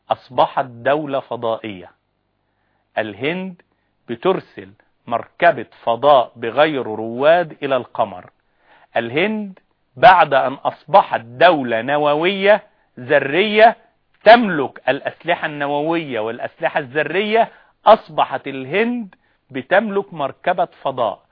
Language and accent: Arabic; Egypt; عندنا في مصر لما حد يحب يتريق على حد يقول له هو أنا هندي؟